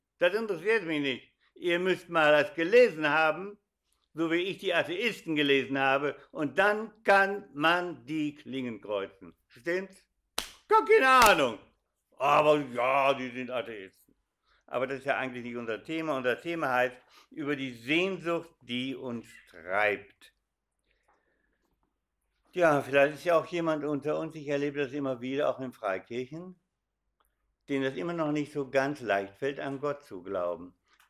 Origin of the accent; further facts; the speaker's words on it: Carinthia, Austria; accent: Carinthian; Ihr merkt schon an meiner Aussprache, ich bin kein Steiermärker. Ich komme aus Kärnten. Merkt man ja an der Aussprache, nicht?